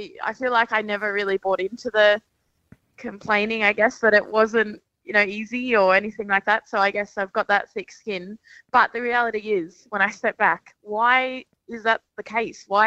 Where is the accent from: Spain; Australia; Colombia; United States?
Australia; Brisbane, Queensland; now in Melbourne, Australia; I'm a kid from Brisbane. I don't know, you know, what I was in for when I moved down here to Melbourne.